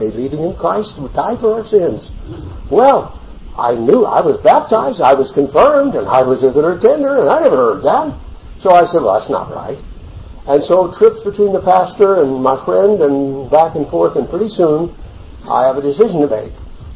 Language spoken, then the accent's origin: English; Illinois, United States; also born or lived in Missouri; I was born in the Depression, 1932. My father, his company went bankrupt. He went back to the farm. And so, though I was born in Missouri, we went back to Illinois to survive the Depression.